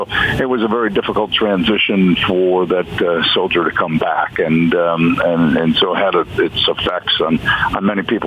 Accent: Midwest, United States; And so I talk about growing up in the Midwest, and I talk about coming to Pittsburgh when they're losers

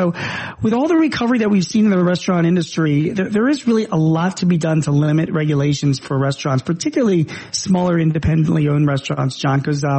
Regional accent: Philadelphia, Pennsylvania, United States; The areas, my hometown of Philadelphia, we're still 21% behind where we were in 2019.

